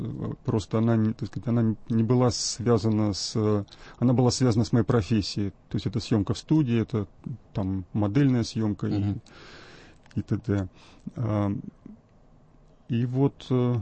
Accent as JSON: {"language": "Russian", "region": "Moscow", "country": "Russia", "said": "Да, я москвич."}